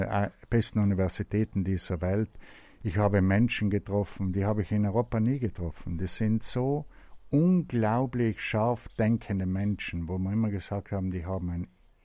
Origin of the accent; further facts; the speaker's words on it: South Tyrol, Italy; Ist meine Heimat.